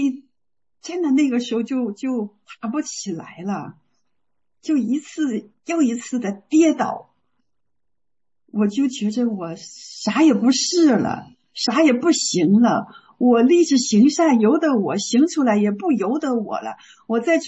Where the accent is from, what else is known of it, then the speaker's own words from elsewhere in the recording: Northeast China, China; 我们东北人吃馒头啊